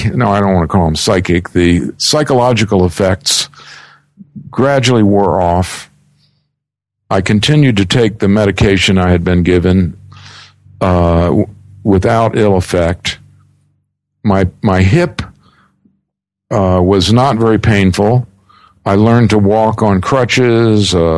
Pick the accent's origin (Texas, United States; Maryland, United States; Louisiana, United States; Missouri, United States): Maryland, United States; Greenbelt; And I actually did grow up in a town called Greenbelt.